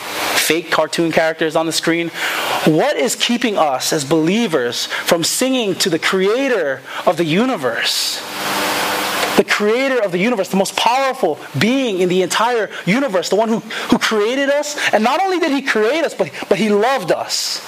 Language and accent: English; Samoa; And so I'm Samoan. I grew up as a Samoan. And I'm not Indian. Nothing wrong with that. But I grew up as a Samoan.